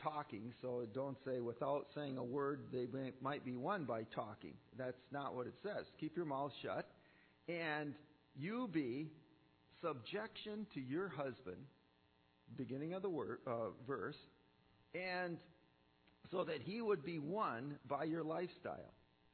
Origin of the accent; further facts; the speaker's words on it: Minnesota, United States; I can recall growing up on the Iron Range